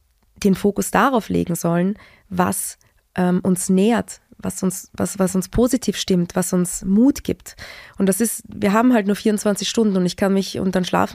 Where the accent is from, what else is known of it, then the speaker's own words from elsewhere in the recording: Austria; Wir Österreicher lieben es ja.